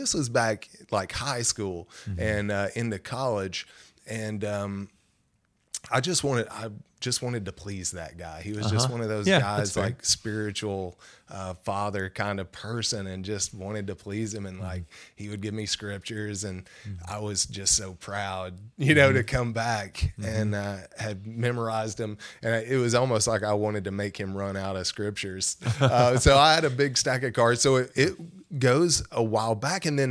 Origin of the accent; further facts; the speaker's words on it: Maryville, Tennessee, United States; I grew up in Maryville, and we were just talking about this earlier.